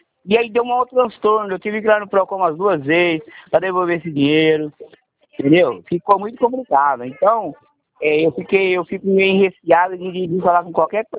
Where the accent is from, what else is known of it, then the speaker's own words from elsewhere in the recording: Ribeirão Preto, São Paulo, Brazil; Eu sou daqui de Ribeirão, Campinas.